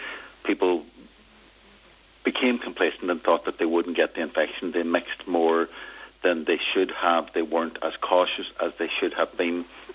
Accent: Derry, Northern Ireland, United Kingdom; I'm from Derry, and I know what people in Derry and Donegal are like.

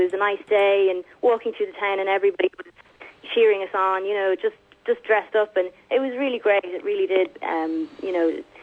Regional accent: Dublin, Leinster, Ireland; now in Inishowen, Ireland; I'm not obviously from Inishowen, and I'm from Dublin. But I moved

